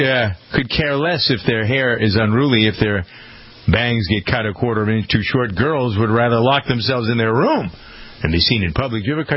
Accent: Framingham, Massachusetts, United States; Got one of them in my hometown of Framingham.

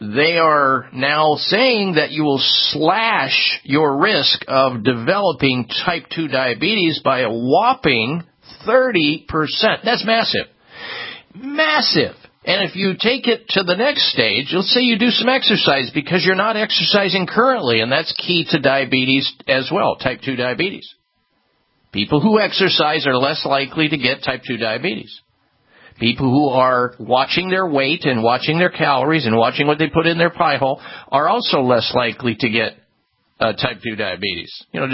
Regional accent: Midwest, United States; growing up in the Midwest, I'll tell you, we had red meat three times a day.

